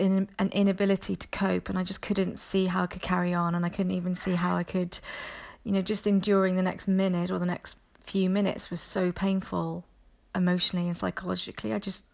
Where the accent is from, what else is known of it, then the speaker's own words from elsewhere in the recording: Wales, United Kingdom; I'm from Wales